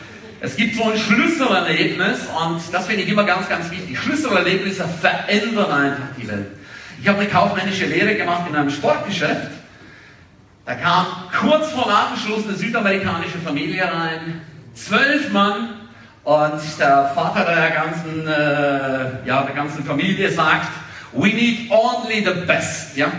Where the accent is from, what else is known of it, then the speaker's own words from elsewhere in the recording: Switzerland; Ich bin in der Schweiz aufgewachsen. Ich bin aufgewachsen in einem Elternhaus, wo es mehr Verbote gab.